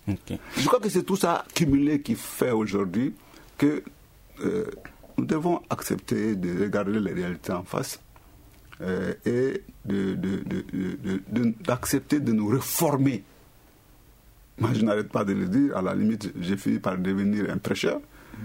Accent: Mali; À partir du moment où on est malien, il faut que cette crise soit une occasion d'interpellation forte

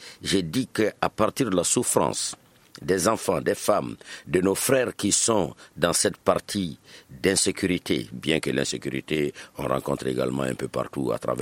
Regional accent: Mali; en tant que Malien tout court

